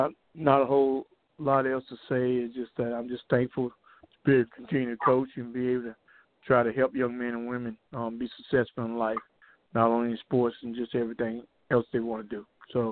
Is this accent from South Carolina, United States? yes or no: yes; Columbia, South Carolina, United States; I'm from Columbia, South Carolina. Grew up in Columbia, went to Columbia High, played at South Carolina State under Willie Jeffries.